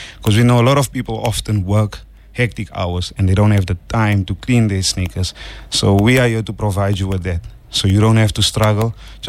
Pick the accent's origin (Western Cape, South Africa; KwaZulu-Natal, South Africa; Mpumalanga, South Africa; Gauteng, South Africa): Gauteng, South Africa; Eldorado Park; Like you said, sir, I'm from Eldorado Park, Extension 8.